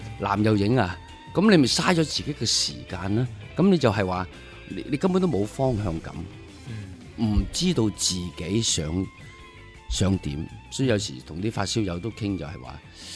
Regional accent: Hong Kong; 我哋香港人

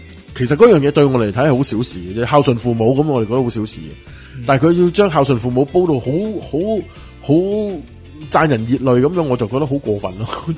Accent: Hong Kong; 我哋香港人

